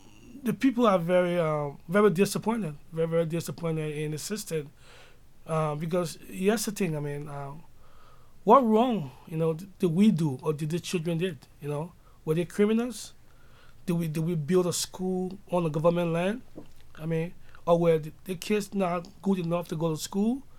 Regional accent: Liberia; You know, I grew up in Liberia, and I grew up poor.

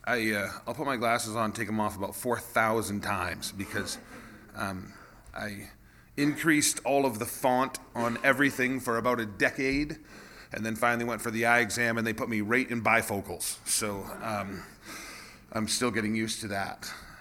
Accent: Burlington, Vermont, United States; born there; devout Christians from Aroostook County, and my father had taken a job in Burlington, Vermont. And so I was born in Vermont. Try not to hold that against me. Both my parents are from the county, so that, you know, does something.

